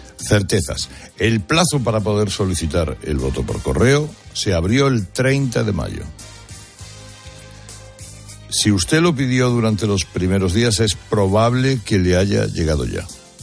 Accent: Madrid, Community of Madrid, Spain; Yo soy de Madrid, pero voy a estar en los plazos de julio en Villarico, en Almería.

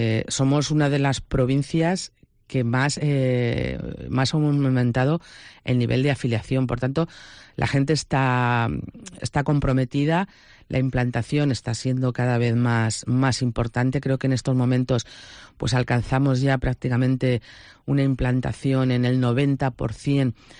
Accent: Albacete, Castilla-La Mancha, Spain; now in Castellón, Spain; yo soy de Albacete, aunque llevo ya aquí más de 30 años, pero sigo teniendo allí a mis padres y a mis hermanas

